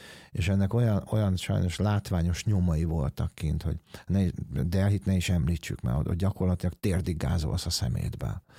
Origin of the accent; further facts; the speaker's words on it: Hungary; én ide születtem, itt nőttem fel Magyarországon, mindenem ide köt